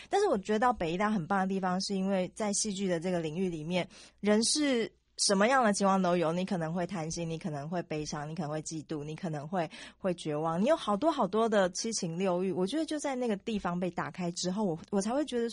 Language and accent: Chinese; Changhua County, Taiwan; 因为其实我在彰化长大，然后我在台北念书